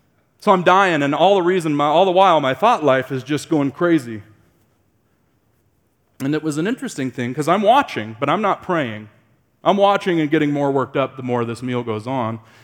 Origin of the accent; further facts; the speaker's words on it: Laramie, Wyoming, United States; They probably didn't suspect that I was from Laramie.